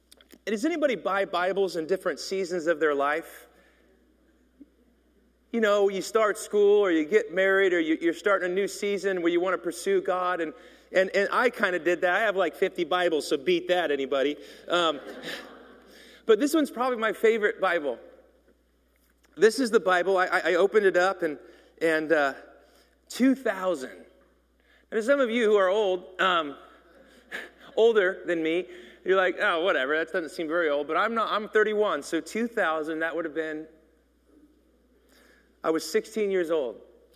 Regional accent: Kansas City, Missouri, United States; At that time in my church, growing up in Kansas City, we were doing prayer meetings every night.

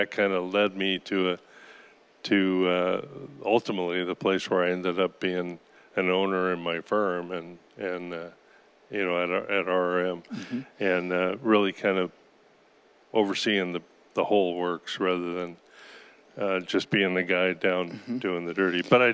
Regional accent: United States; I'm an American. Aren't all Americans Christians?

